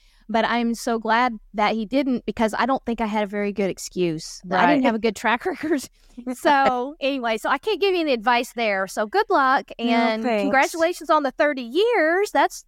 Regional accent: Oklahoma, United States; And we're from Oklahoma, and we got Altus, Oklahoma.

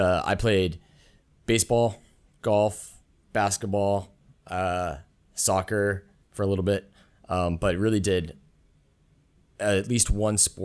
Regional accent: Edgewood, Washington, United States; So I grew up in a small town called Edgewood, Washington, which is on the North Hill of Puyallup. So if any Seattleites are listening, the 253 is where I grew up.

